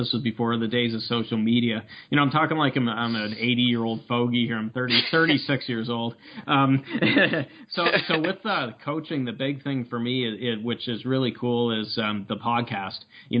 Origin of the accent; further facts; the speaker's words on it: Canada; I'm Canadian